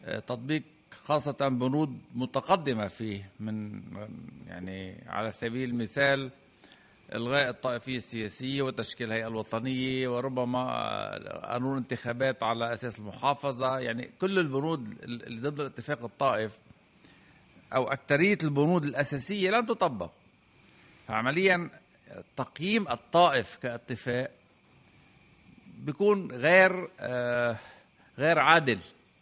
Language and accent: Arabic; Lebanon; عندنا بلبنان الآن دولة مدنية بشكل أو بآخر